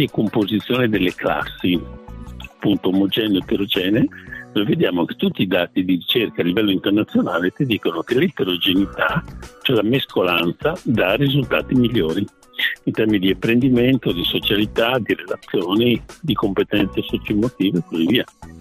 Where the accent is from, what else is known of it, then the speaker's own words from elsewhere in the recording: Ukraine; Italian is a second language; perché io vengo dall'Ucraina